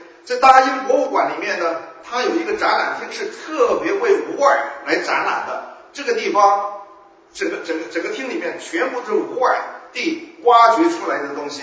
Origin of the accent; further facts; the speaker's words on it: Lanzhou, Gansu, China; 有些人知道我是从兰州来，我生在兰州的，兰州呢我们还有个公园就叫黄河母亲呢